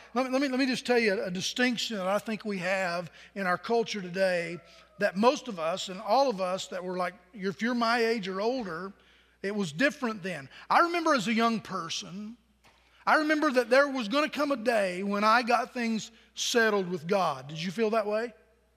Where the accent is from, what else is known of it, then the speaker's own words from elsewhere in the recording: Pennington Gap, Virginia, United States; I remember as a young person, I was raised on Kentucky Street in Pennington Gap, Virginia.